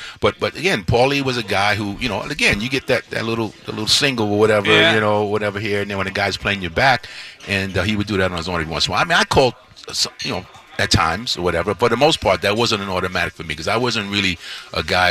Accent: New York City, New York, United States; You know, I grew up a Met fan. I grew up in the city. I grew up playing in Prospect Park, the whole thing.

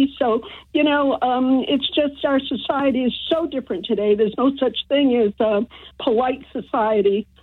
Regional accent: United States; I'm free. I'm an American.

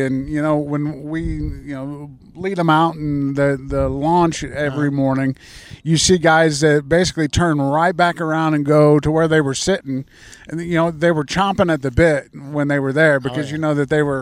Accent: Midwest, United States; You know, I'm from the Midwest where walleye fishing wasn't that big, but bass fishing was.

